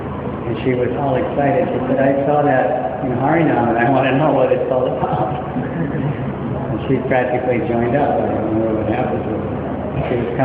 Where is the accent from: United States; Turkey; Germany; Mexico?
Turkey; English is a second language; I'm from Turkey.